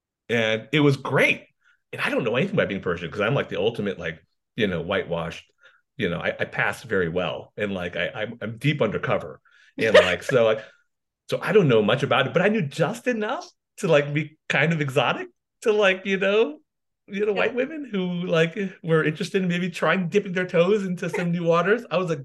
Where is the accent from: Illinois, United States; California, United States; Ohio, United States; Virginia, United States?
California, United States; Morgan Hill; Oh, growing up in Morgan Hill, I mean, there are good folks there